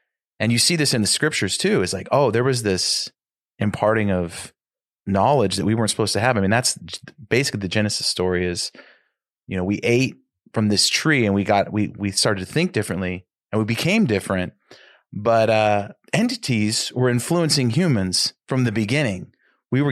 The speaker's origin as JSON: {"language": "English", "town": "Sacramento", "region": "California", "country": "United States", "tie": "born or raised there", "said": "I grew up in Sac."}